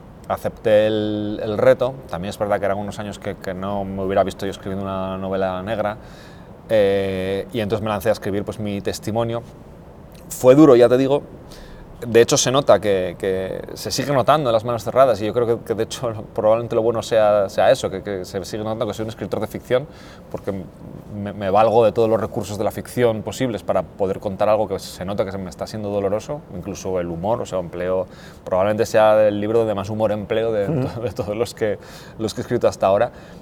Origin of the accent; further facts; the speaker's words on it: Asturias, Spain; cuando voy a mi tierra natal, a Asturias, y voy cerca de mi pueblo